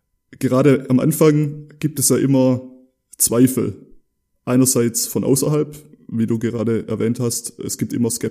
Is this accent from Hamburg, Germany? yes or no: no; Baden-Württemberg, Germany; bei uns im Schwabenland sagt man ja so schön, schaffe, schaffe, Häusle baue.